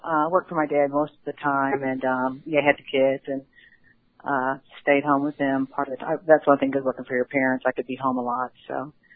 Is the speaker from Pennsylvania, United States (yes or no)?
no; St. Louis, Missouri, United States; born there; also born or lived in New Jersey / Chicago; now in Huntsville, United States; I was born in St. Louis, but moved around a little bit. Lived in New Jersey, Chicago, and moved down to Alabama.